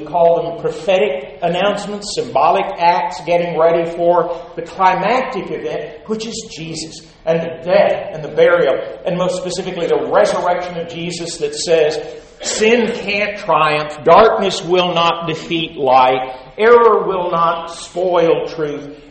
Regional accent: United States; it's my national story, I'm an American, it's the world story

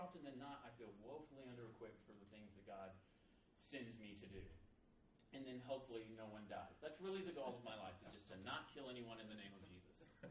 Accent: Alabama, United States; Well, Auburn lost at the football game. I'm from Alabama, so that should never make anyone sad.

